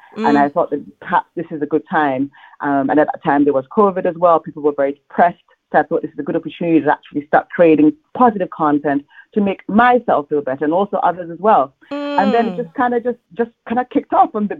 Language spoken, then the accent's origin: English; Gambia; I have a West African background. I'm originally from the Gambia, where we wear a lot of color.